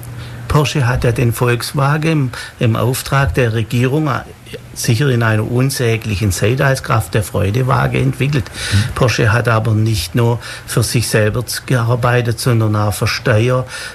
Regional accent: Schorndorf, Baden-Württemberg, Germany; Nun, ich komme ja nicht aus Ulm, sondern aus Schorndorf im Remstal. Das ist schon etwa 80 Kilometer von hier.

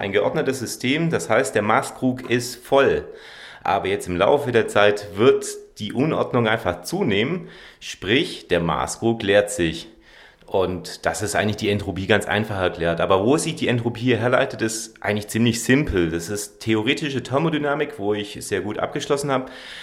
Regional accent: Ulm, Baden-Württemberg, Germany; Ich bin in Ulm groß geworden.

